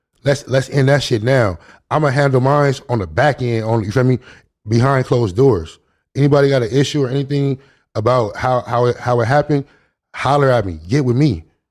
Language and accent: English; Long Beach, California, United States; Myself, I have family from Long Beach. I grew up in Long Beach.